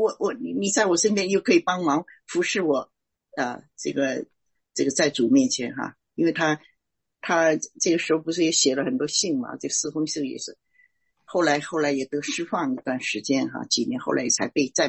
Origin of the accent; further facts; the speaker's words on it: China; 这个心肠是我们中国人也会常讲，你几头肠子我都知道